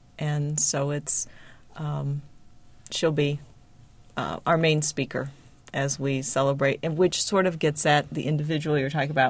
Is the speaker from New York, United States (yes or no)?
no; St. Louis, Missouri, United States; I grew up down by St. Louis, and I was just listening to Nancy think about the university and being here.